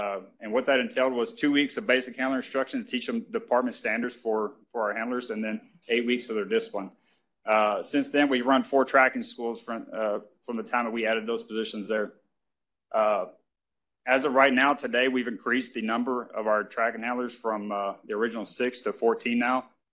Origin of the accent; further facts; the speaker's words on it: Texas, United States; growing up in Southeast Texas, me and my grandpa, we used to always chase rabbits through the woods.